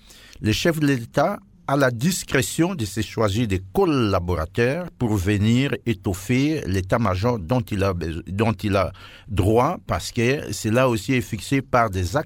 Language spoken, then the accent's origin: French; DR Congo; que ce soit chez nous, en République démocratique du Congo